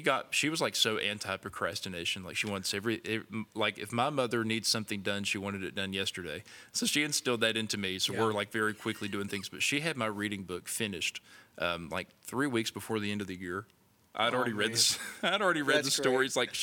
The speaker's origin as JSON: {"language": "English", "region": "West Virginia", "country": "United States", "said": "I'm just from West Virginia, but it's a nationwide epidemic."}